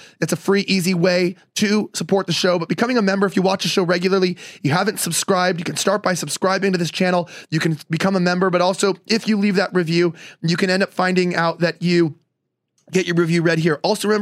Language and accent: English; Los Angeles, California, United States; now in Texas, United States; I'm from LA. I'll never fully lose my accent. It's gone away 50% since I've moved to Texas.